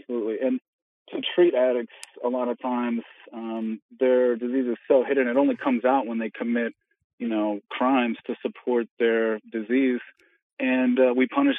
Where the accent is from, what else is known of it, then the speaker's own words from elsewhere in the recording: Green Bay, Wisconsin, United States; I grew up in Green Bay, Wisconsin, and I'm, from the suburbs, where the suburbs kind of meet the inner city.